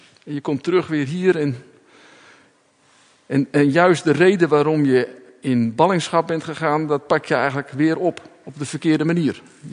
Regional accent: North Holland, Netherlands; Ik kom dan uit Noord-Holland vandaan en we hebben een grote kerk in Hoorn staan.

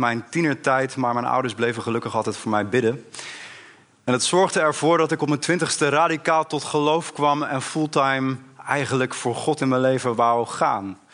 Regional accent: Zwolle, Overijssel, Netherlands; Ik kom uit Zwolle. Mijn thuisgemeente is de Vrije Evangelisatie Zwolle.

